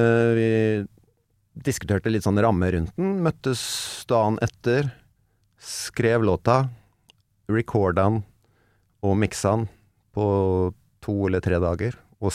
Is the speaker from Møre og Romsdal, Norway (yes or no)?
no; Sarpsborg, Østfold, Norway; jeg er født og oppvokst i Sarpsborg by.